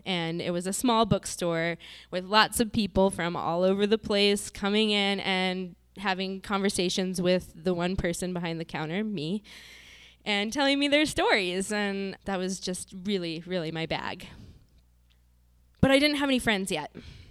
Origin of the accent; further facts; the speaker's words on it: Montana, United States; I'm from Montana. We don't really get very big here. And not only that, but I'm really from small town Montana, so I was pretty naive.